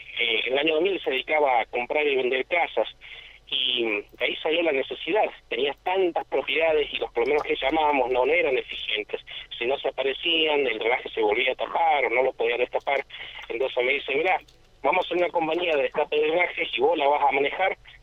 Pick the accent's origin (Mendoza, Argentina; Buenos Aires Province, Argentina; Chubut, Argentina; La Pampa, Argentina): Mendoza, Argentina; moved away; Me gustaría abrir una sucursal allá en Mendoza, que... Ahí nací yo y soy mendocino